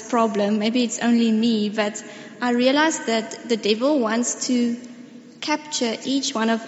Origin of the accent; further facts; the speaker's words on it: Pretoria, Gauteng, South Africa; and I come from Pretoria.